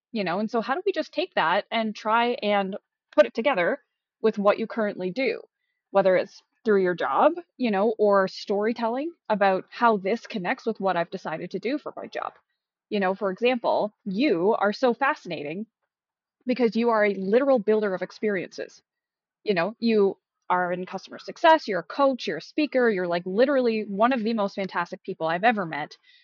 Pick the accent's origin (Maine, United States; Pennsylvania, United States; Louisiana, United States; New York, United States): Pennsylvania, United States; also born or lived in North Carolina; now in Canada; I'm born in Canada. Then I moved to the US because my mom remarried. And so I grew up in Pennsylvania for my younger years. Then we moved to North Carolina